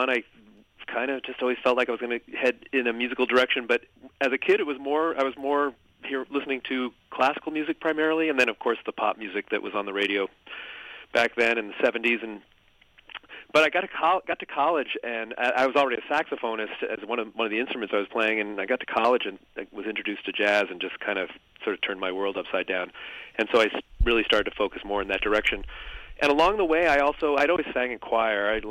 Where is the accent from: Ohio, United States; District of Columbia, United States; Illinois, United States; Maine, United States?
Maine, United States; I grew up in Maine, and I grew up in kind of an artistic family.